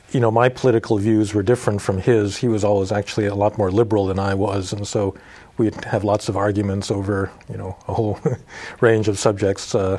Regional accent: New York City, New York, United States; also born or lived in Chicago; I was born in Chicago, but I basically grew up in New York City.

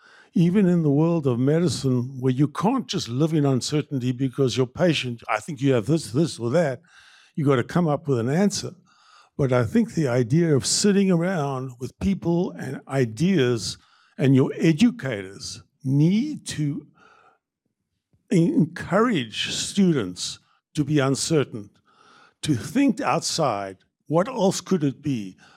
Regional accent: South Africa; I was brought up in South Africa, went to medical school in South Africa.

